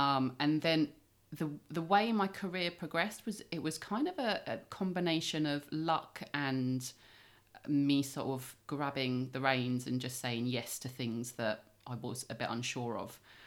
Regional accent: Forest Hill, London, United Kingdom; also born or lived in United States; I am a local girl. Yeah, born and brought up in Southeast London, Forest Hill. And moved back to Bromley area 3 years ago after working in America for 10 years.

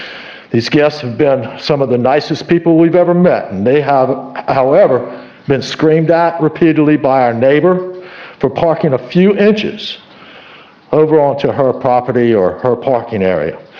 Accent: United States; I'm a lifelong resident. I was born and raised here in the Old Village.

